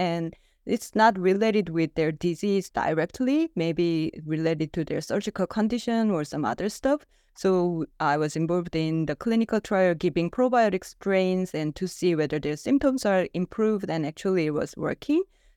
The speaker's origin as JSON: {"language": "English", "country": "South Korea", "second_language": "English", "said": "I'm originally from South Korea and where I have earned my MD and PhD. Until 2017, I have worked as a family medicine practitioner in South Korea."}